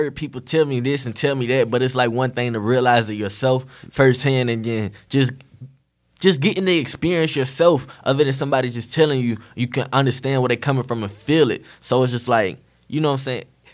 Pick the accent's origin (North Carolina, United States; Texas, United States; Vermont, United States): North Carolina, United States; Charlotte; I'm from Charlotte, North Carolina.